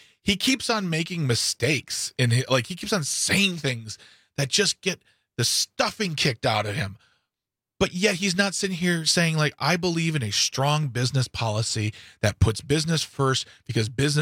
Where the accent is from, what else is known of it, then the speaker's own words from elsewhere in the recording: Wisconsin, United States; No, I'm from Wisconsin.